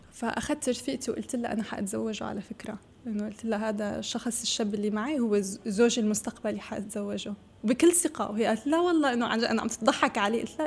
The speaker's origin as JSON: {"language": "Arabic", "country": "Syria", "said": "أنا مالي سورية وفرنسية، أنا سورية فرنسية أمريكية"}